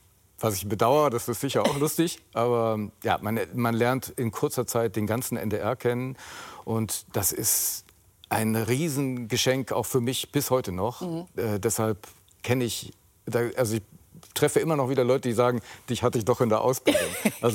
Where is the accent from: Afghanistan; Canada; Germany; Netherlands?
Netherlands; eastern Netherlands; accent: East Dutch; Ja, ich spreche mit so einem ostholländischen Akzent.